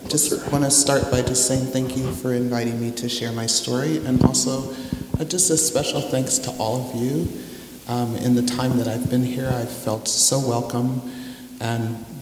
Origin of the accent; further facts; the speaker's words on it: Los Angeles, California, United States; So I was born in Los Angeles. I grew up in the home where my mother had grown up, in a working class neighborhood of people who were teachers and postal workers.